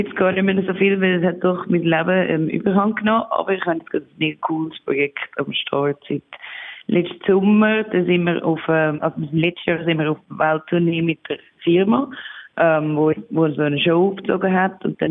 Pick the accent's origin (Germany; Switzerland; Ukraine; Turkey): Switzerland; dass ich auch jetzt als Schweizerin dann akzeptiert bin